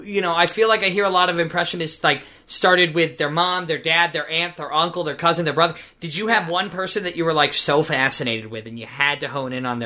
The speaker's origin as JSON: {"language": "English", "region": "Maryland", "country": "United States", "tie": "born or raised there", "lives_now": "Las Vegas, United States", "said": "And you grew up in Washington, D.C. I grew up in Maryland. We both went to school in upstate New York. I live in Las Vegas."}